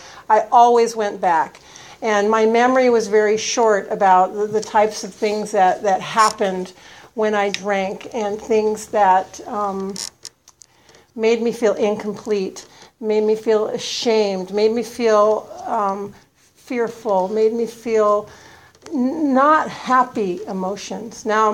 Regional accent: Los Angeles, California, United States; born there; I was born in Los Angeles. I was adopted at birth.

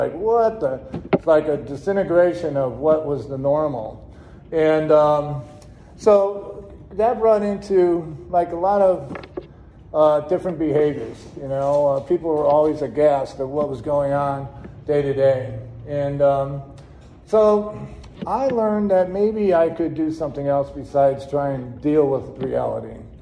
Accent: Chicago, Illinois, United States; born there; Okay, I was born in January 20th, 1956 in Chicago, Illinois. And from kind of a big family of 10, I was the second youngest.

